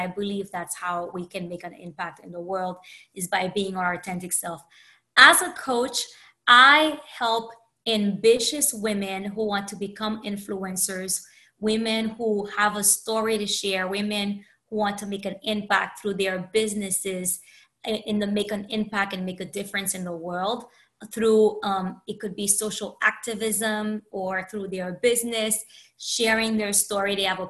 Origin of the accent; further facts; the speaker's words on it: United States; I am Haitian American, so it's by a fellow Haitian of mine.